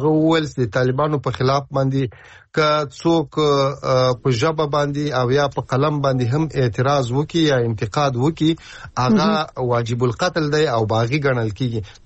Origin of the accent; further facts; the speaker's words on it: Ghazni, Afghanistan; زه تاسو ته معلومه ده زه د غزنی ولایت یم